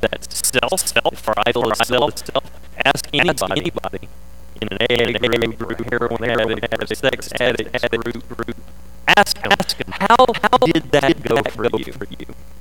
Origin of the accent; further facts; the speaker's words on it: United States; as an American, as a historian